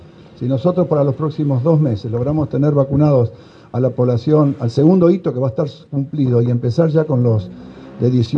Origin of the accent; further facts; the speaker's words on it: Bahía Blanca, Buenos Aires Province, Argentina; porque yo vengo de Bahía Blanca.